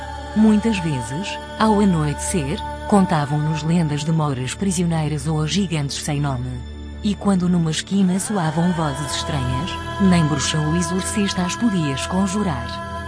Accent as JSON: {"language": "Portuguese", "town": "Bismula", "region": "Guarda", "country": "Portugal", "tie": "born or raised there", "said": "Em outros tempos, na minha aldeia, na minha infância, quando a noite caía, as ruas quase se esvaziavam, e só os jovens adultos eram autorizados a percorrer a escuridão."}